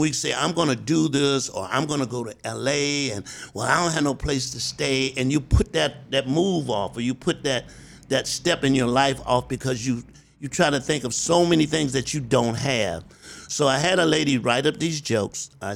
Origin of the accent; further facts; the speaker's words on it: Columbia, South Carolina, United States; And, you know, like, I'm from South Carolina. I'm a little country boy.